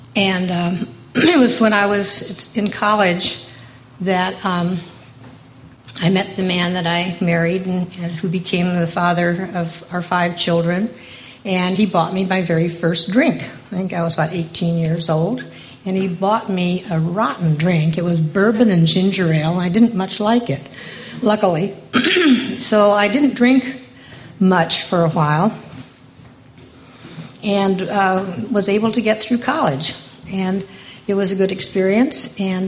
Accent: Hinsdale, Illinois, United States; I spent my childhood, I hesitate to say that I grew up in the Middle West, because I didn't grow up. I spent my childhood there. And I don't know if any of you have seen the movie Pleasantville. Hinsdale is very much like Pleasantville.

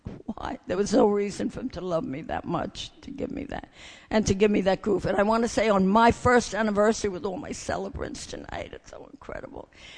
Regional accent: Brooklyn Heights, New York, United States; I grew up in Brooklyn Heights. My Brooklyn guys here, girls, yay, Brooklyn.

